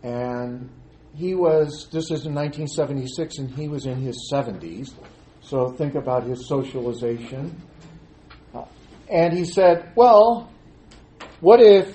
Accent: California, United States; I grew up in California.

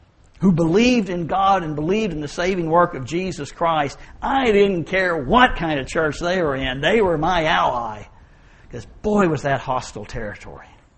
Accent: Bentonville, Arkansas, United States; I grew up in Bentonville, Arkansas, before it really became, you know, Walmart City. A little old town of 3,000.

